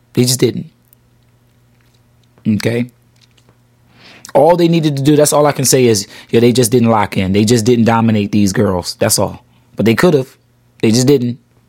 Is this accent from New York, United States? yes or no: no; Philadelphia, Pennsylvania, United States; I'm from Philly, so I'm rooting for the Philly team.